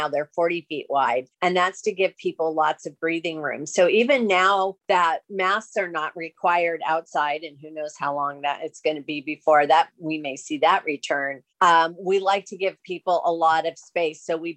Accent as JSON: {"language": "English", "region": "California", "country": "United States", "tie": "born or raised there", "said": "I grew up near Disneyland."}